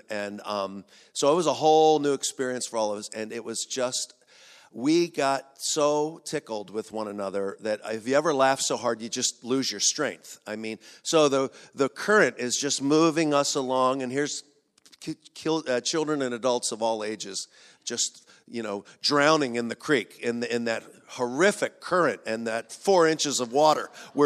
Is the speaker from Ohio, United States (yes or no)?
no; Philadelphia, Pennsylvania, United States; And growing up in Philadelphia, my strongest memory of celebrating my birthday as a child is that my mother would provide for me a day-old 4th of July birthday cake